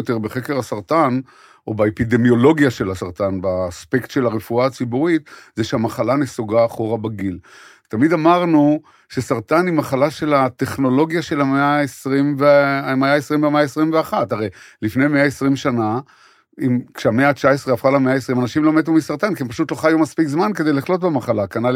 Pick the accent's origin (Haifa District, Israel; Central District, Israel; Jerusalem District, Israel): Haifa District, Israel; Haifa; גדלתי בחיפה של שנות ה-50, העיר הייתה כמעט ריקה מתושבים על צלע הר הכרמל